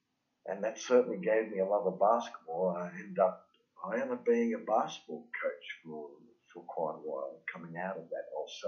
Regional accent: Sydney, New South Wales, Australia; I was born and raised in Sydney. In fact, in Bondi, I lived on the first row of houses in Bondi before it became so rich and famous

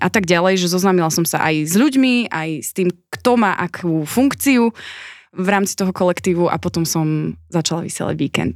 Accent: Závažná Poruba, Žilina Region, Slovakia; som zo Závažnej poruby, čo je rodisko Milana Rufusa

